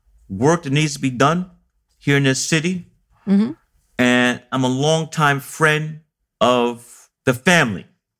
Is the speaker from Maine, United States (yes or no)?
no; New York City, New York, United States; also born or lived in Atlanta, United States; I'm a New Yorker. Love New York. Was born in Atlanta, Georgia, but grew up here in the People's Republic of Brooklyn, New York, public school, kindergarten, the John Dew High School in Coney Island.